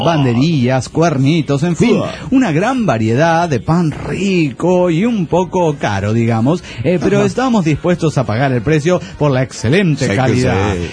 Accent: Mexico City, Mexico; Somos los amigos de Bukowski del DF mexicano.

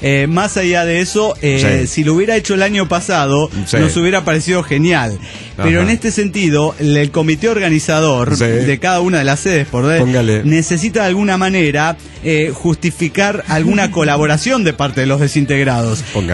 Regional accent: Barcelona, Catalonia, Spain; de Barcelona, España.

